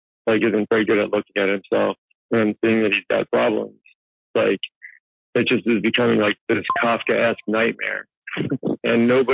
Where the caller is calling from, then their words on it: St. Petersburg, Florida, United States; I'm in St. Petersburg, Florida.